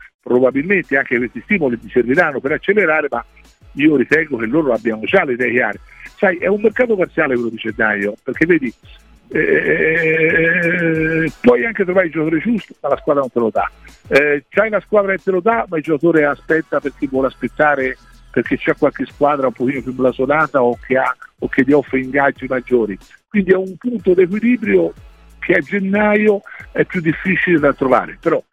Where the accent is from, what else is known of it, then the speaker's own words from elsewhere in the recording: Florence, Tuscany, Italy; Io da fiorentino voglio, poi ci sono stato a lavorare